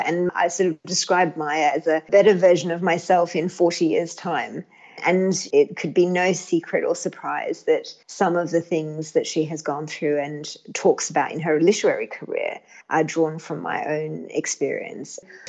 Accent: Australia; because I'm Australian

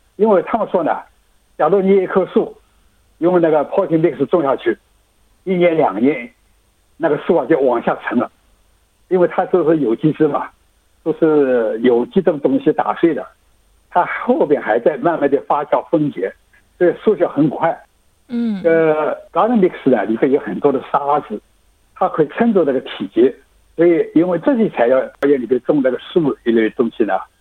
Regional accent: China; now in Australia

